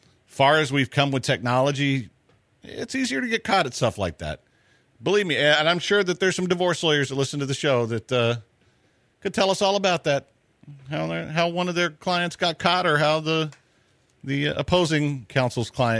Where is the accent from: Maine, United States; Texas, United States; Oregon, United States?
Texas, United States; Houston; As a kid growing up in Houston through junior high and high school